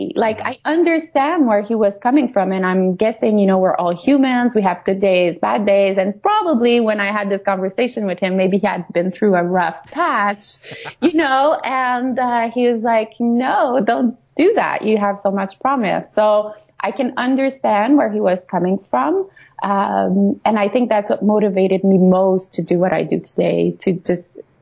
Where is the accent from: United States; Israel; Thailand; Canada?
Canada; I'm French Canadian. I'm a mother of two.